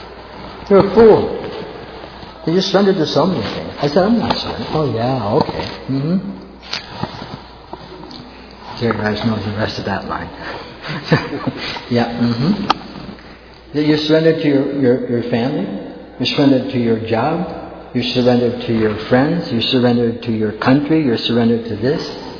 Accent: North Dakota, United States; If someone from North Dakota, I'm from North Dakota. Probably never heard of it. Like way out there, far, far away.

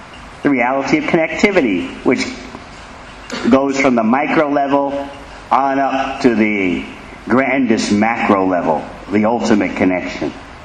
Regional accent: New York, United States; I said, I'm a refugee from New York.

